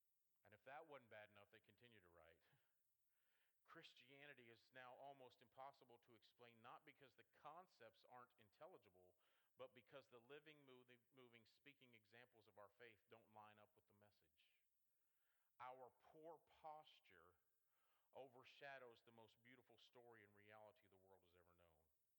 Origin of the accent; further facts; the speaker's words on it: Kansas City, Missouri, United States; now in Southern Maryland, United States; I grew up in Kansas City, Missouri. My dad pastored out there, pastored the church in Independence, Missouri, 2 months before I was born, left while I was in college. And so that's my hometown.